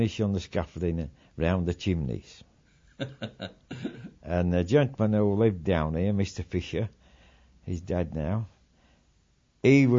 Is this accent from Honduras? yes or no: no; Swillington, Yorkshire and the Humber, United Kingdom; I grew up in Swillington, yes, during the war, dig for victory. I went to school at the age of 3 to Swillington Infant School